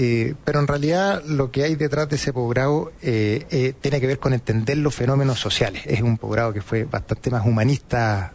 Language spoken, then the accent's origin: Spanish; Chillán, Ñuble, Chile; yo de Harvard decidí volver a Biobío, que es de donde soy oriundo, a Chillán.